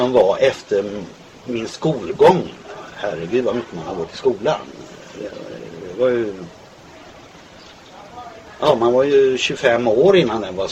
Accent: Borås, Västra Götaland County, Sweden; now in Gothenburg, Sweden; Det var i min hemstad Borås där jag föddes och växte upp.

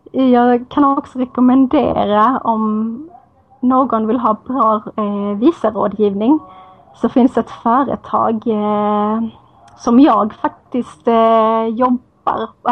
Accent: Lund, Skåne, Sweden; first language Swedish; Jag är född och uppvuxen i Lund, Sverige. Så det är ju mitt modersmål.

